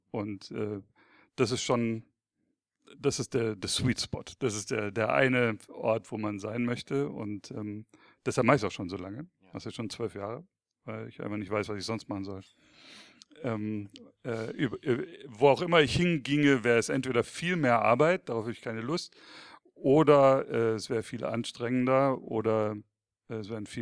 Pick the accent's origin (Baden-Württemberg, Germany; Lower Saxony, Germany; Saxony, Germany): Baden-Württemberg, Germany; Schramberg; Also ich bin in Schramberg groß geworden, ungefähr so 80 Kilometer südlich, auf der A81, dann irgendwann im Niemandsland nach rechts weg.